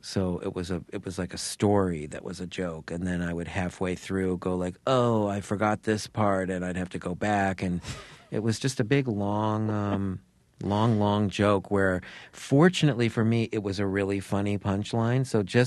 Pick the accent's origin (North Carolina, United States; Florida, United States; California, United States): Florida, United States; Sarasota; which is was in my hometown, Sarasota, Florida